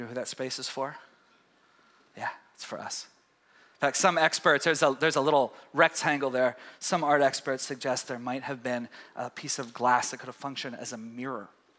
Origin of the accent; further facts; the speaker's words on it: Texas, United States; now in Oregon, United States; I've been here for 17 years, and I haven't gotten over it. I came from East Texas, which is actually quite lovely.